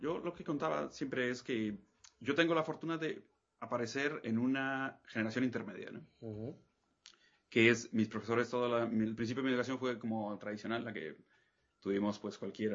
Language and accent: Spanish; Zamora, Michoacán, Mexico; born there; Sí, nací en Zamora, Michoacán.